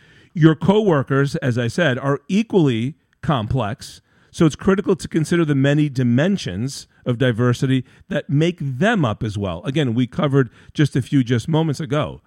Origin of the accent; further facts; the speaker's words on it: Queens, New York, United States; So I grew up in Queens, New York, in a middle-class family, son of a union worker and a mom who cut hair.